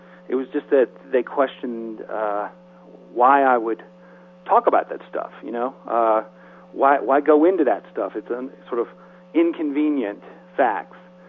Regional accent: Memphis, Tennessee, United States; I grew up in Memphis, and I certainly felt a certain sense of shame, I guess, that he was killed in my hometown

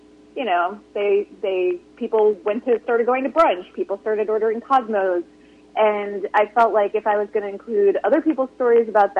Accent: Midwest, United States; I grew up in the Midwest, I was engaged to my college sweetheart

